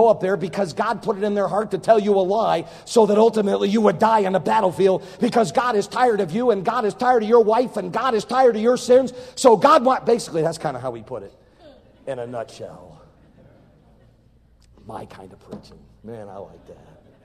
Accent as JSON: {"language": "English", "region": "Connecticut", "country": "United States", "tie": "born or raised there", "said": "See, I grew up in Connecticut, a New England guy. And you know, that's like halfway between New York and Boston, 100 miles to each place."}